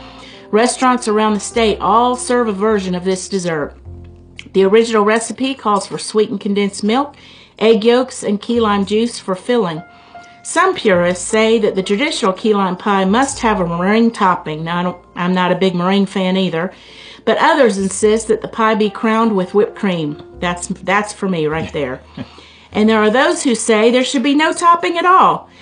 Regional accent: Florida, United States; So now we're going to go to my home state. This is where I was actually raised, Florida.

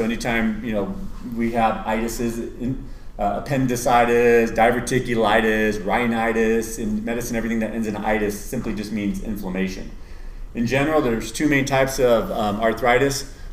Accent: California, United States; Went to Ohio State for medical school, although I'm from Southern California.

